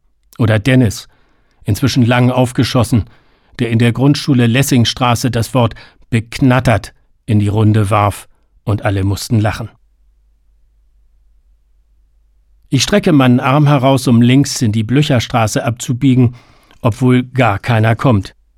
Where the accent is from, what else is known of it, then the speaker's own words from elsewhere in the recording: Hamburg, Germany; also born or lived in Silesia; now in Dortmund, Germany; ich bin ein in Schlesien geborener, in Hamburg aufgewachsener westfälischer Dichter, der in der Dortmunder Nordstadt lebt